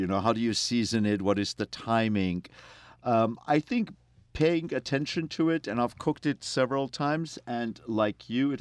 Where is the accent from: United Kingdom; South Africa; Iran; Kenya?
Iran; now in United States; I'm an Armenian from Iran, but I've been living in the U.S. for 36 years.